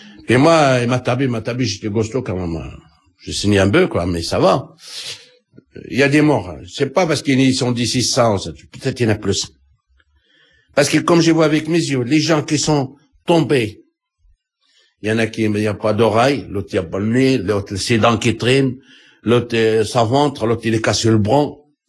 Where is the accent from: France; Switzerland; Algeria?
Algeria; J'ai dit, non, je suis algérien.